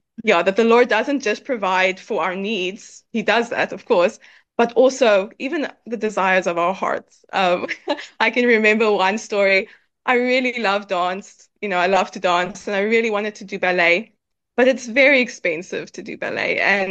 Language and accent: English; South Africa; we are South African missionaries in South Africa